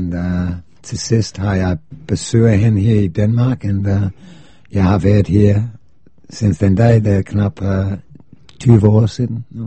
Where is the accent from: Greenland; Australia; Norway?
Australia; Danish is a second language; also born or lived in England; now in Denmark; Well, jeg kommer fra Australien. Jeg var født faktisk i England, men jeg har boet i Australien mest af min liv.